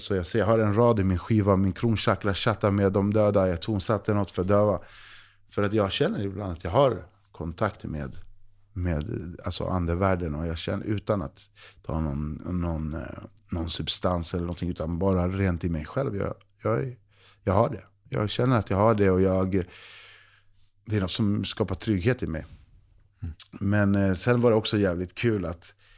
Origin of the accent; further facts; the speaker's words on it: Chile; sen jag kommer från Chile